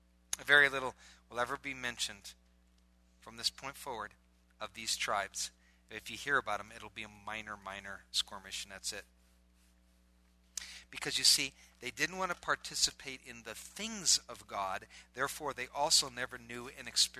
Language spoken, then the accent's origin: English; Iowa, United States; I'm from Iowa, so I never knew what an ocean was.